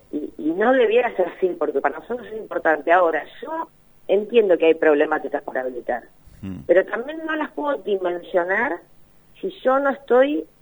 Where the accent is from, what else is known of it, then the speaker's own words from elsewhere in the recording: La Plata, Buenos Aires Province, Argentina; que nosotros que somos platenses sabemos que por ahí se alquila mil veces